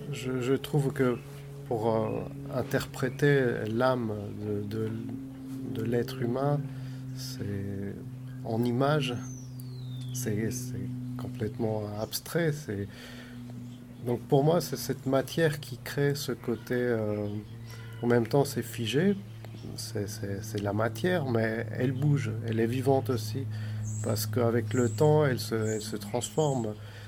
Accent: Athens, Attica, Greece; French is a second language; moved away as an adult; also born or lived in Paris; now in Toulouse, France; Je suis d'origine grecque, donc j'ai grandi à Athènes, j'ai fait mes études en Grèce et je me suis installé en France il y a à peu près une dizaine d'années, au départ à Paris, puis à Toulouse. Actuellement, j'ai mon atelier à Toulouse.

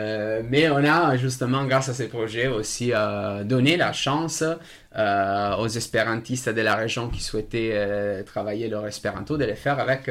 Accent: Italy; first language Italian; French is a second language; aussi me remettre à l'enseignement des langues avec un cours d'italien, ma langue maternelle, que j'ai livré dans un festival espérantiste.

